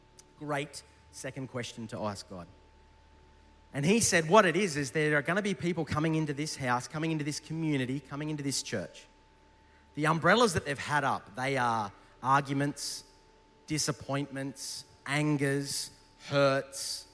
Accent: New South Wales, Australia; I'm from New South Wales, but please stay with me.

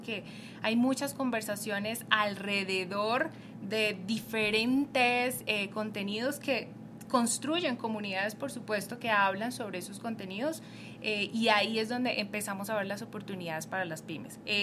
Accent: Colombia; now in Mexico; en mi caso, que soy colombiana viviendo en México

